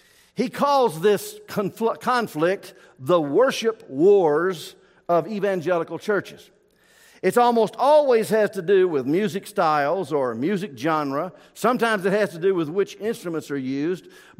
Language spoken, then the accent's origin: English; the South, United States; now in Iowa, United States; Now, I grew up in the South, in case listening to my voice up here this morning, you have not detected that I am not a native Iowan. I claim Iowa. I love Iowa. I've lived here longer than I lived in the South.